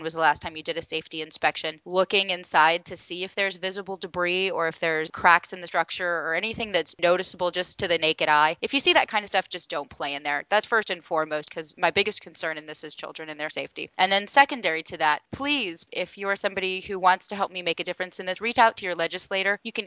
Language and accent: English; Arizona, United States; Arizona, my home state, which is really fantastic because we're traditionally an anti-regulatory state